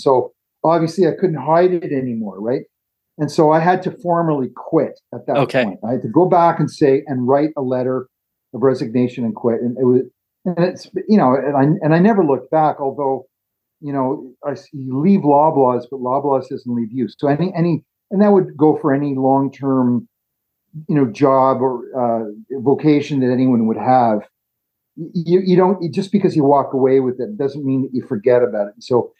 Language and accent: English; Ottawa, Ontario, Canada; also born or lived in Toronto; That's where I'm from Toronto, but I grew up in Ottawa.